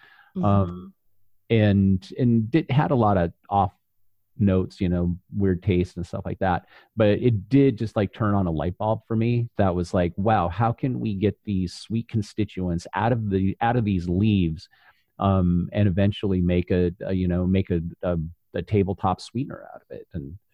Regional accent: Colorado, United States; also born or lived in Wisconsin / Arizona / Los Angeles; now in Portland, United States; I was born in Wisconsin, and my parents moved to Colorado. And that's where I went to school and where I was raised. And then from Colorado, I moved to Arizona.

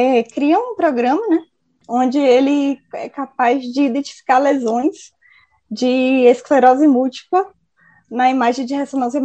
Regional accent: Salvador, Bahia, Brazil; tenho 29 anos, sou de Salvador, Bahia.

